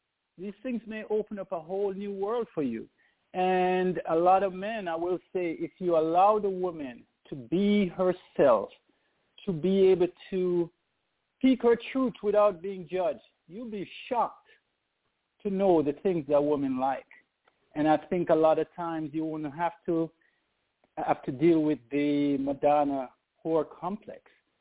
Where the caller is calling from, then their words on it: Atlanta, Georgia, United States; I'm calling from Atlanta.